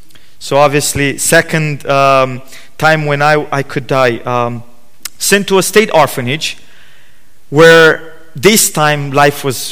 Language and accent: English; Romania; now in United Kingdom; I'm originally from Romania. I've been living in Northern Ireland since 2017, not very far from your church.